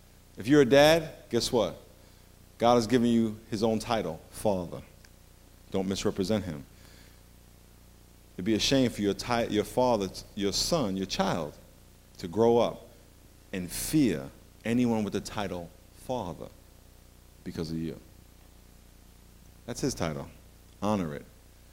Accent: New York, United States; I grew up in New York, and every fall, the little sparrows that I saw all summer would start to group together.

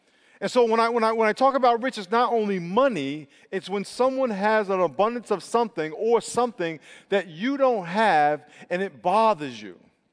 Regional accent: Long Island, New York, United States; Now, I grew up in Long Island, New York. We had a house. And if you lived in the city, you would have considered us rich.

